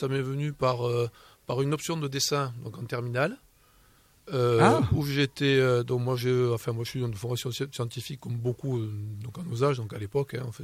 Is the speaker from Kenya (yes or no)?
no; Bassussarry, Nouvelle-Aquitaine, France; Moi je viens de Bassussari et je suis aussi peintre abstrait.